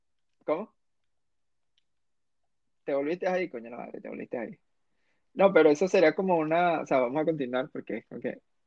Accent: Santa Bárbara del Zulia, Zulia, Venezuela; yo soy de Santa Bárbara del Zulia, que es un pueblito a las afueras, o sea, no un pueblito, pero es como un pueblito afuera de Maracaibo, quedan como a 2, 3 horas de Maracaibo

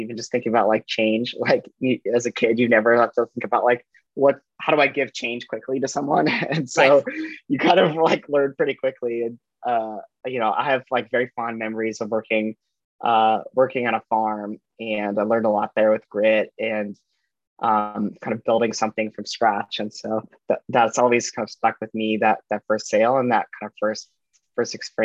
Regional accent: Ohio, United States; I grew up in Ohio, and I worked on a farm when I was kind of super young, like 13 years old.

